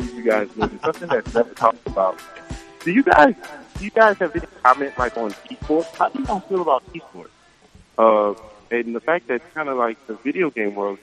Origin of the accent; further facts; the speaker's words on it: New Orleans, Louisiana, United States; he's from Florida, I'm from New Orleans